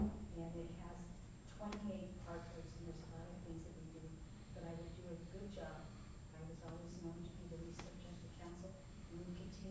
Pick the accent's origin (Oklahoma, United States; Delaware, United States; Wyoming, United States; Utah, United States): Wyoming, United States; born there; I'm an American of Hispanic descent. I was born in Wyoming, trade family. For six generations, been working agriculture.